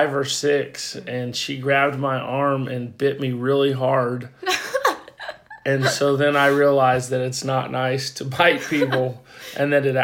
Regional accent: Colorado, United States; I grew up in Colorado, so I figured I would probably end up back there someday.

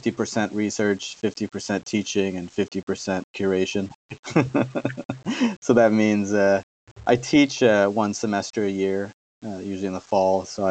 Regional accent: New York City, New York, United States; I grew up in New York City, and there wasn't a lot of wildlife per se to look

